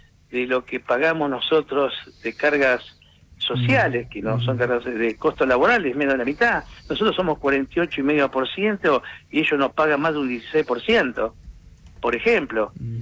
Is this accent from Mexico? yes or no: no; Argentina; como argentinos, todos tenemos que pensar